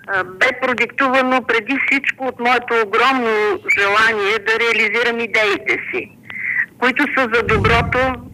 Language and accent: Bulgarian; Sofia, Sofia City, Bulgaria; born there; родена съм в София, завършила съм българска филология.